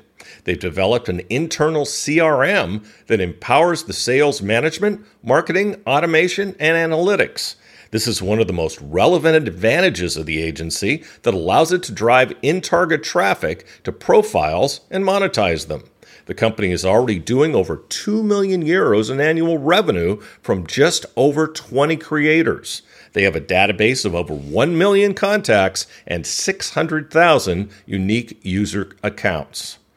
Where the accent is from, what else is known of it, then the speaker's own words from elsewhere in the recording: California, United States; Sweet. I'm from the Bay, so.